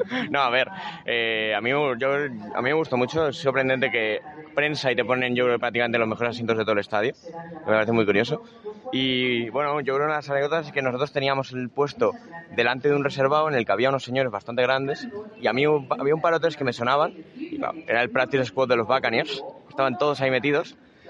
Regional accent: Catalonia, Spain; Soy catalán y no perdonamos un euro aquí, ¿eh?

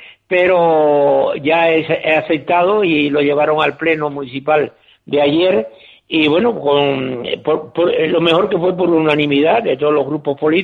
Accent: La Guancha, Canary Islands, Spain; Yo soy una persona que yo me considero guanchero universal.

